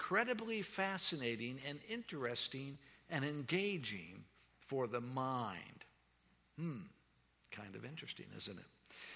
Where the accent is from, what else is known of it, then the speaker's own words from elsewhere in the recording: Florida, United States; born there; If you're Southern, like I'm Southern, I'm kind of, my parents were Wisconsinites, but I was born in Florida, so I'm Southern.